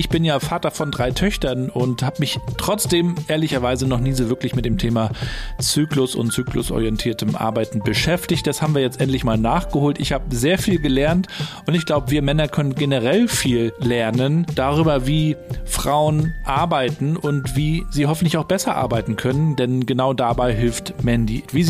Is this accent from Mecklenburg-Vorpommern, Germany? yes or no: yes; Rostock, Mecklenburg-Vorpommern, Germany; Wir sind beide aus Rostock, wir sind auch beide schon mal rausgekommen und auch beide zurückgekommen.